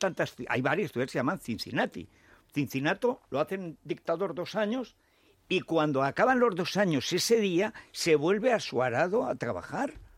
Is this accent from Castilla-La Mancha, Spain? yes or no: no; Aragon, Spain; Pero si hay al lado de mi pueblo, en Cella, Célfala del Canal, hay una.